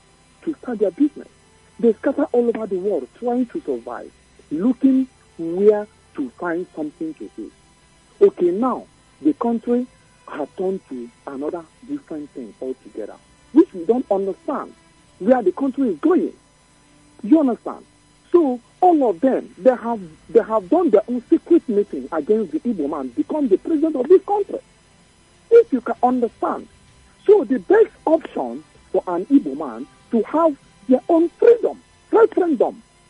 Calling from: United States; I'm calling from America.

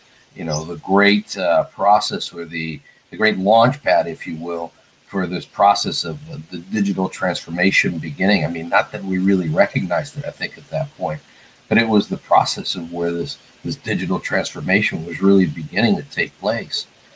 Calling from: Miami, Florida, United States; Home base, Miami.

